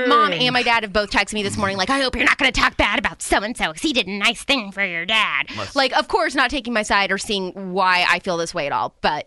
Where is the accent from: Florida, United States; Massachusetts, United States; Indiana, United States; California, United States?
Indiana, United States; I didn't grow up in Brownsburg. I grew up in Southern Indiana, so it's a house I didn't grow up in, but it's still, like, it feels like my house